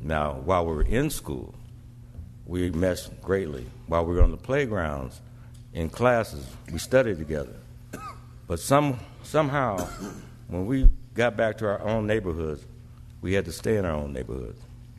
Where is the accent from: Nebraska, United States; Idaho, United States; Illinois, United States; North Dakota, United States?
Nebraska, United States; Omaha; they vividly remember how we grew up in South Omaha as a melting pot community